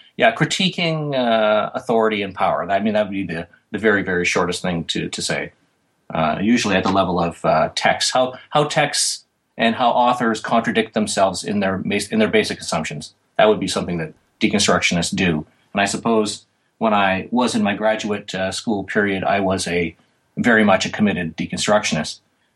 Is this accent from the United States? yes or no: no; Ontario, Canada; And before that, I come from Northwestern Ontario